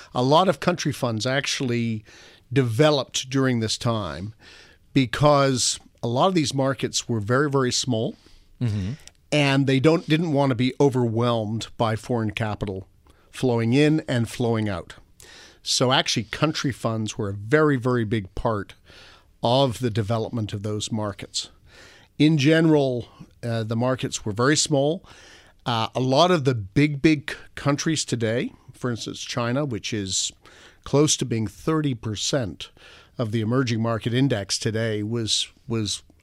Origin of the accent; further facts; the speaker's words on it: Toronto, Ontario, Canada; born there; I was born in Toronto